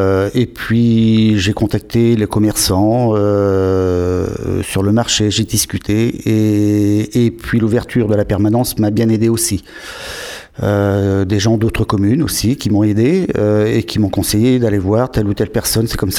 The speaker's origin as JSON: {"language": "French", "town": "Saint-Pierre-d'Oléron", "region": "Nouvelle-Aquitaine", "country": "France", "tie": "born or raised there", "moved": "as an adult", "said": "Je suis oléronais, je suis né à Saint-Pierre d'Oléron."}